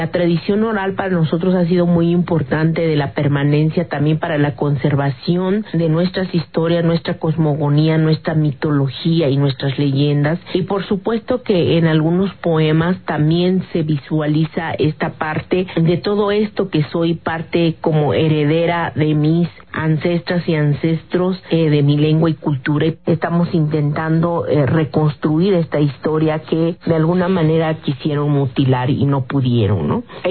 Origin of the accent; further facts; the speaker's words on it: Mexico; sí somos racistas como mexicanos